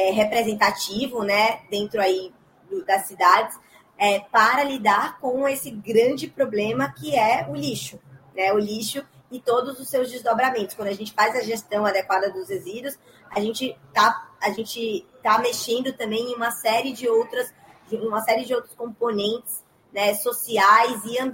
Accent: Salvador, Bahia, Brazil; now in São Paulo, Brazil; Eu sou de Salvador, né? Então, eu falei isso, baiana, sou de Salvador. E quando a gente foi empreender, eu tive que me mudar para São Paulo.

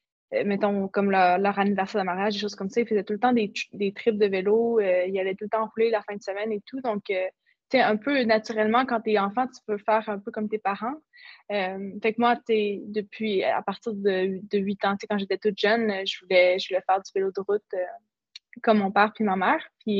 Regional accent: Saint-Augustin-de-Desmaures, Quebec, Canada; moi je viens de Saint-Augustin-de-Desmaures, c'est comme une ville juste à l'extérieur de Québec. Et puis mes parents ils ont déménagé à Neuville dans la région de Portneuf quand on est arrivé en sixième année. Fait que j'ai toujours grandi un peu comme dans les alentours de Québec.

